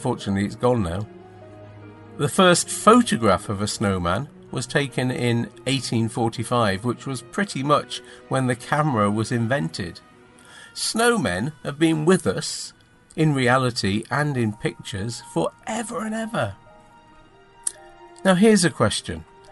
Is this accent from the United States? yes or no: no; England, United Kingdom; Our snowman, the one I grew up with in England, starts with one big ball for the body.